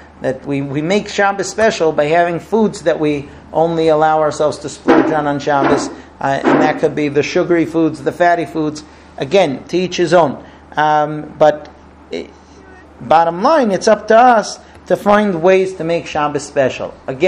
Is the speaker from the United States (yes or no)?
yes; United States; because we're American Ashkenazi.